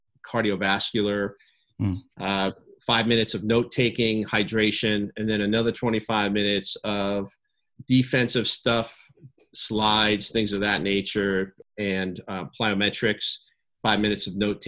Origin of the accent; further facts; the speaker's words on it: New York, United States; moved away as an adult; also born or lived in Arizona; now in Australia; And then at about 27, so about 4 years later, I moved to Arizona from New York. That's where I grew up in New York.